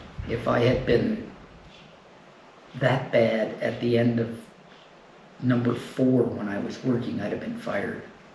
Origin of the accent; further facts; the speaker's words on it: Calgary, Alberta, Canada; Well, I was raised in Calgary, but a much smaller Calgary.